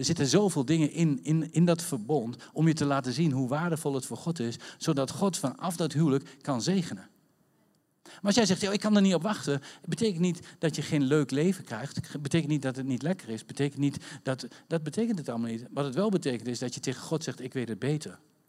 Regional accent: Netherlands; Jo, ik schaam me rot voor mij als Nederlander over wat wij op het web uitkramen over onze leiders.

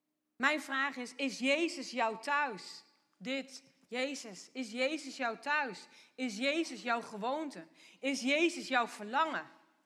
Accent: Netherlands; Wij als Nederlanders weten wie we zijn. Zo'n klein landje op de aardbol.

